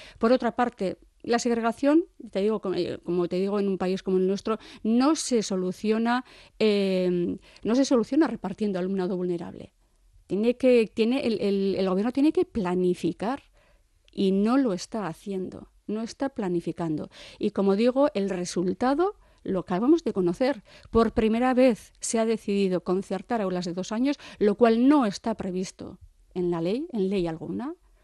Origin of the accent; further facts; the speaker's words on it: Durango, Basque Country, Spain; yo por fijarme en Durango, que es mi pueblo